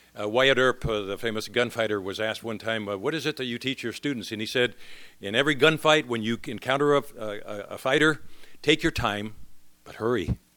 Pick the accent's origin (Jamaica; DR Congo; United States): DR Congo; Kwilu; as a boy growing up in the Congo, in Bandundu province